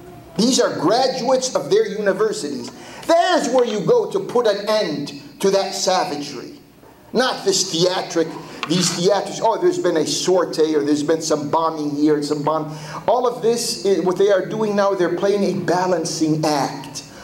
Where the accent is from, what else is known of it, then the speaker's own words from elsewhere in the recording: Washington, Washington, D.C., United States; I come from the Washington, D.C. area.